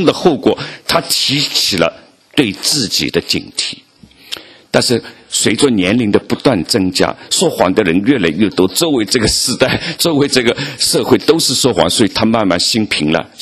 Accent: Shanghai, China; 到了上海，这是我出生的城市，我对这个故乡应该是非常留恋的。我从小在那里长大，我爱这个城市，但是现在这个城市对我来说越来越陌生了

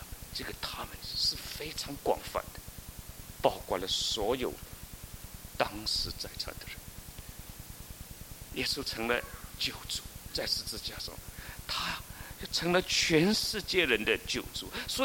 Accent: China; 所以为什么文化大革命以后中国人那样的渴望，渴望什么？渴望真诚的原谅，对别人原谅。

